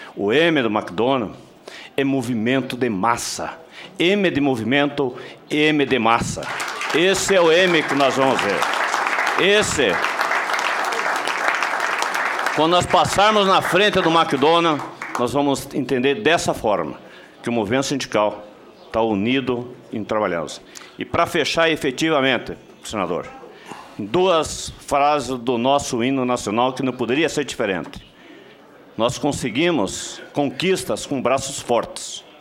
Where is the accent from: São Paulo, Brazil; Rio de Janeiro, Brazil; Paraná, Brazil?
Paraná, Brazil; no nosso Paraná, que eu sou paranaense também.